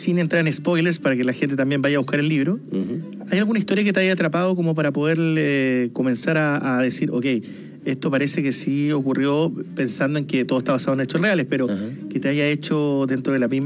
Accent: Punta Arenas, Magallanes, Chile; Ah, somos de la misma ciudad.

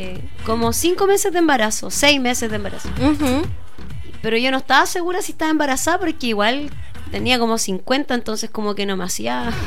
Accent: Chile; ¿Será, no sé, que somos cómodos los chilenos?

